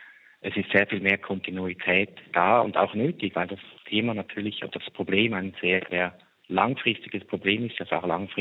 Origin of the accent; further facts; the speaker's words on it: Switzerland; Ja, als Schweizer blicken wir immer ganz fasziniert nach Deutschland.